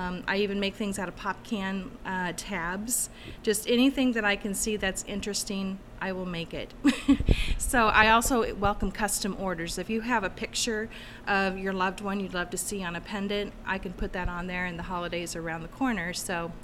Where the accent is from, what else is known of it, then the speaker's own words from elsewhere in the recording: Des Moines, Iowa, United States; I'm originally from Des Moines, and we moved here 8 years ago.